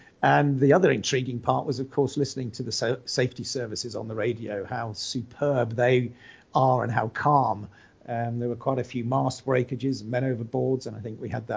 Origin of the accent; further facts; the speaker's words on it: South East England, United Kingdom; we're all English. We sort of know the Solent. We've grown up there. I personally have been here for about 23 years